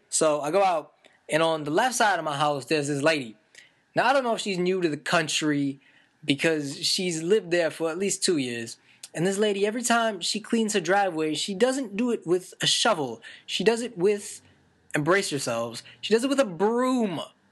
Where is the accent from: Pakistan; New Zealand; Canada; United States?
Canada; because it's January and I'm Canadian and I shouldn't be expecting anything but cold